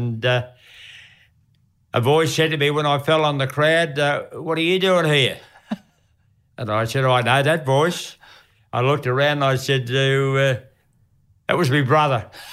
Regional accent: Ascot Vale, Victoria, Australia; born there; which I was born in Ascot Vale. That's Essendon District.

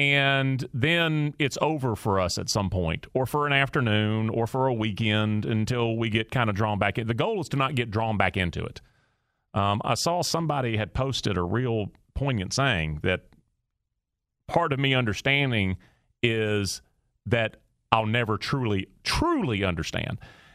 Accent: Atlanta, Georgia, United States; I'm 52, but I'm from Atlanta in the South.

